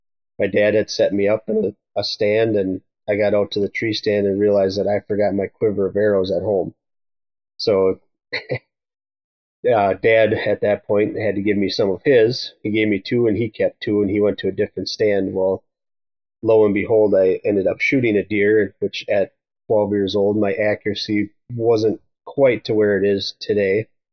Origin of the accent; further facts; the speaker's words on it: Wisconsin, United States; I'm born and raised in Wisconsin. Been here my entire life. My whole family's pretty much in this area.